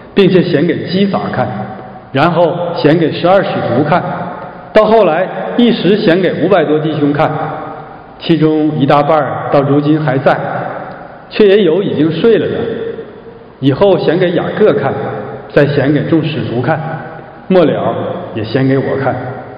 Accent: Shenyang, Liaoning, China; 我的老家在辽宁沈阳，

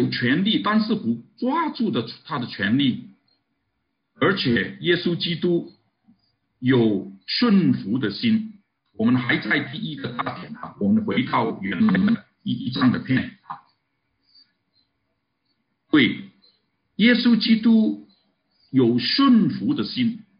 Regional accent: Canada; 我们加拿大人很精彩的，他们很多的加拿大人坚持不戴口罩。

